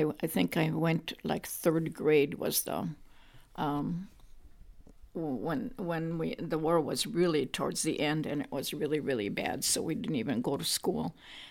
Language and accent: English; Gorlice, Lesser Poland, Poland; Yeah, I grew up in Poland, and that was like 1935, and lived there until 1947. Ours was a village about a few miles from the middle, from the downtown, you could say, Gorlice. That was my hometown.